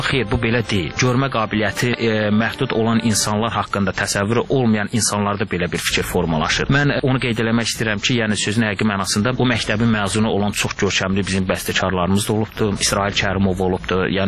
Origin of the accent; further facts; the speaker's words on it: Kvemo Kartli, Georgia; O kənddə doğulub boya başa çatmışam. 90-cı ilə qədər mən o kənddə yaşamışam.